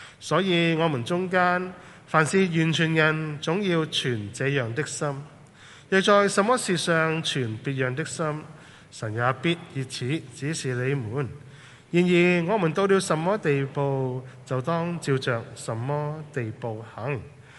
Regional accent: Hong Kong; 我们身处的香港，我们香港人很出名勤力的，很努力，很拼搏。

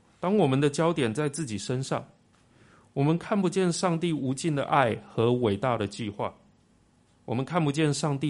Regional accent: Taiwan; 这个是我们台湾人说所谓媳妇熬成婆的心态。

